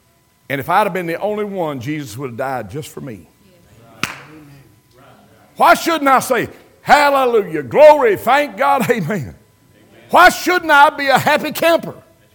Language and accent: English; Crab Orchard, Kentucky, United States; moved away as an adult; But I'm a hometowner. I'm from Crab Orchard, Kentucky. I've been gone 55 years or something like that in my life.